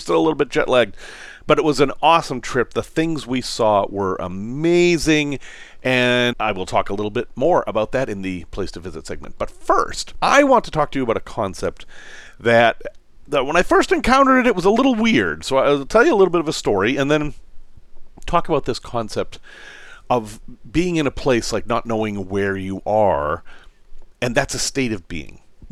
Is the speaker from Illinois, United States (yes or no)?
no; Salem, Massachusetts, United States; Growing up in Salem, Mass., just to confuse things, I loved history.